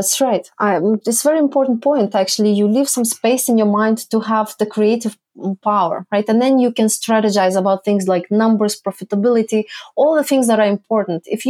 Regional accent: Lithuania; also born or lived in Canada; now in Turkey; So I am in Turkey right now, but I did live in Canada for 15 years, and I am originally from Lithuania.

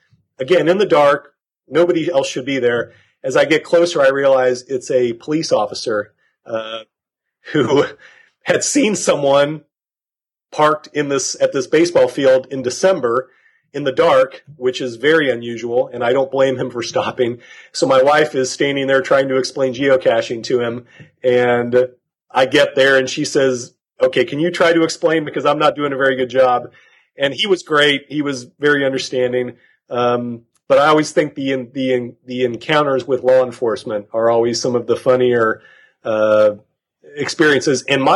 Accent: Kansas, United States; I grew up in Kansas in generally the same town

